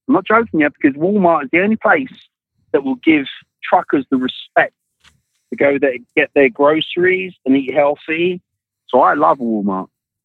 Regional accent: London, United Kingdom; I'm from London.

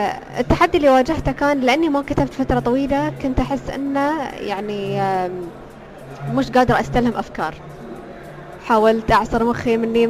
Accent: United Arab Emirates; أنا كاتبة إماراتية توني في بداية المشوار

